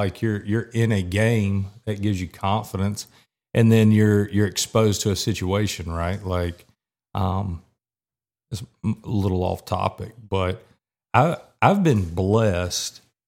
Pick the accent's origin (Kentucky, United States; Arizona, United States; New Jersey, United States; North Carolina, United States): North Carolina, United States; I grew up on Eastern North Carolina. So like I've been around hurricanes.